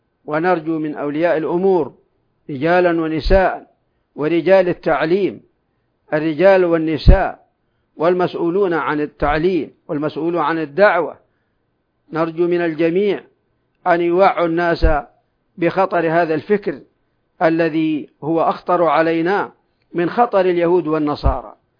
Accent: Saudi Arabia; بلادنا المملكة العربية السعودية

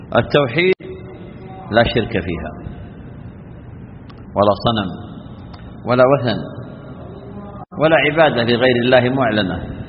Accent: Saudi Arabia; بلادنا المملكة العربية السعودية

